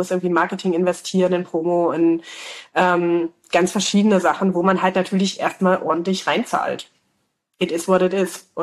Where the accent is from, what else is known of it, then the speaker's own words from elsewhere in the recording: Saxony-Anhalt, Germany; born there; now in Leipzig, Germany; Also ich komme ja gebürtig aus Sachsen-Anhalt, ich wohne in Leipzig.